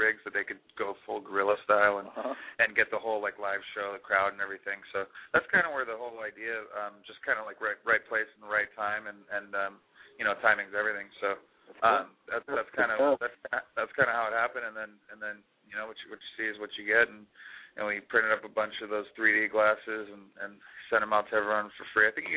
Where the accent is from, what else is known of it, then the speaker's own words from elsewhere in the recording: Kona, Hawaii, United States; Basically, we're all from Kona in Hawaii, and we all grew up together.